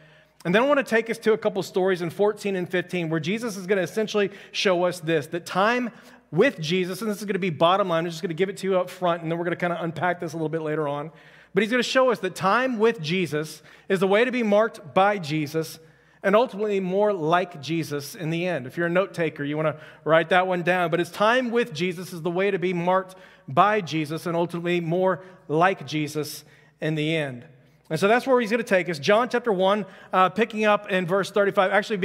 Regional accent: Houston, Texas, United States; I'm just kidding. I'm from Houston. I love Houston. Houston's my hometown, so we can make fun of it a little bit there.

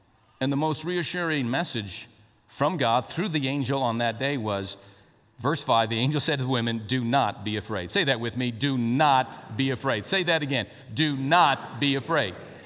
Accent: Albuquerque, New Mexico, United States; I grew up in Albuquerque

